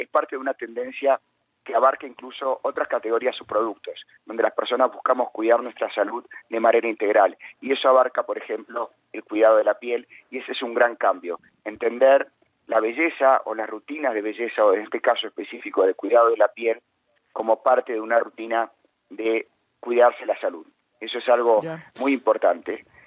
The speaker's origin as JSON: {"language": "Spanish", "country": "Argentina", "moved": "as an adult", "lives_now": "Mexico", "said": "soy argentino y vivo hace 3 años en México. Yo llegué el 7 de enero a México, el 7 de enero del 2020."}